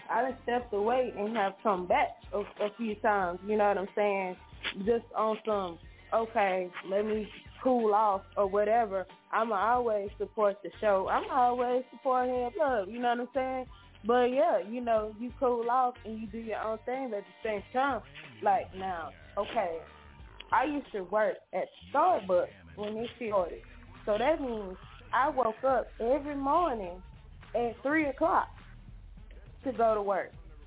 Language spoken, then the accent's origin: English; the South, United States; I am from the South. So I will listen to stuff that's from the South.